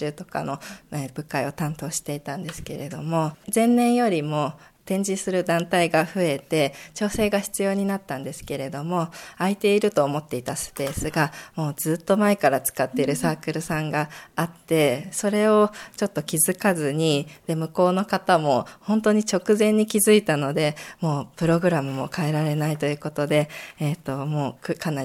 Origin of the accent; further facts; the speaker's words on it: Fujisawa, Kanagawa, Japan; born there; あ、私は藤沢の生まれですね。